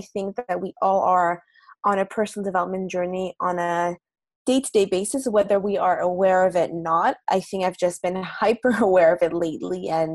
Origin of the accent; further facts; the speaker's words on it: Montreal, Quebec, Canada; I'm from Montreal.